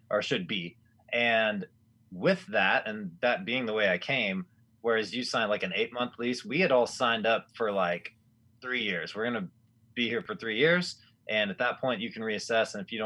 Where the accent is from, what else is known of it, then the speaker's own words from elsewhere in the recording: Arlington, Texas, United States; And I've basically my first 25 years or so were spent in the Dallas area, with a couple exceptions around the country. But, I grew up in Arlington, which is the suburb right between Dallas and Fort Worth.